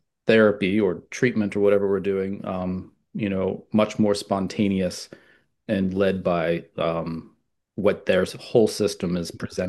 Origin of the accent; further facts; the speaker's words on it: Pennsylvania, United States; I'm from Pennsylvania